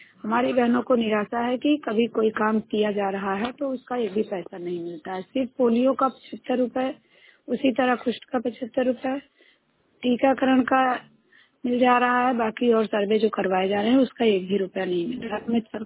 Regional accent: Sultanpur, Uttar Pradesh, India; मैं सुल्तानपुर यूपी की रहने वाली हूँ। ग्राम सभा लाखीपुर है, ब्लॉक मेरा दुबेपुर है।

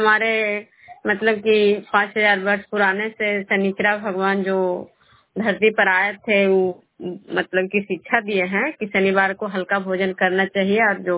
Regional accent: Vishnupur, Bihar, India; मैं विष्णुपुर ग्राम कचरा पंचायत नालंदा जिला नरेंद्रपुर प्रखंड की निवासी हूँ।

